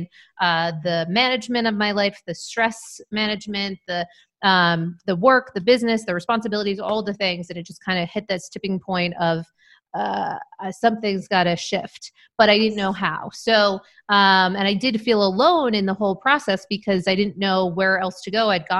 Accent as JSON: {"language": "English", "region": "Maine", "country": "United States", "also_born_or_lived": "Syracuse / Las Vegas / New York", "said": "And, but was originally from Maine and went to school in Syracuse. So kind of, newer to the West Coast and loving it"}